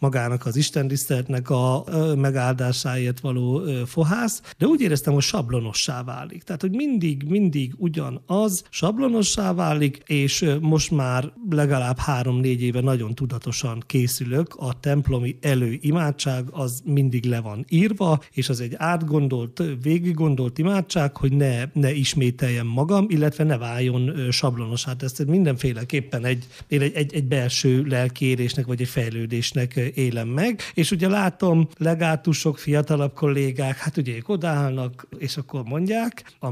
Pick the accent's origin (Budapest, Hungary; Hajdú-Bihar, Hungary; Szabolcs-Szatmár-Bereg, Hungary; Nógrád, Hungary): Szabolcs-Szatmár-Bereg, Hungary; Nagyhalász; amikor az első általános iskolát elkezdtem Nagyhalászban, én nagyhalászi születésű vagyok